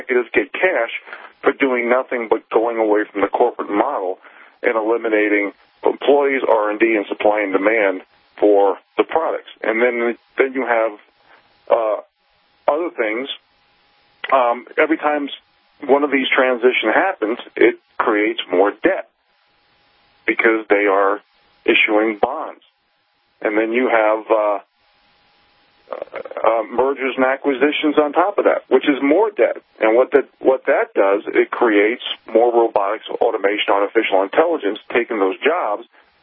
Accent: United States; This is why we always have to speak up. Being an American at this time in history is not a spectator sport.

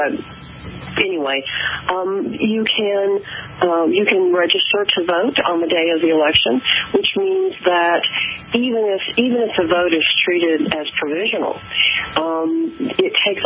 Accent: Texas, United States; also born or lived in Chicago / San Francisco; now in Wyoming, United States; I'm from Texas, and I'm 6 years in Chicago and 3 years in San Francisco, so I know what it is to live with, and now in Wyoming

